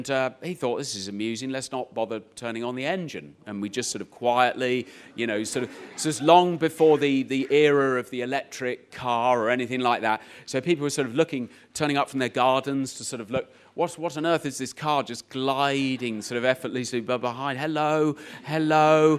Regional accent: East of England, United Kingdom; where I grew up in Cambridgeshire, we used to live at the top of a hill.

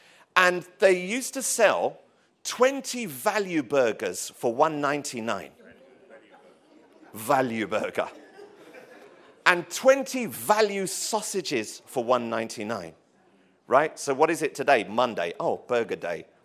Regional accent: London, United Kingdom; he was Irish, I'm English, I'm from London

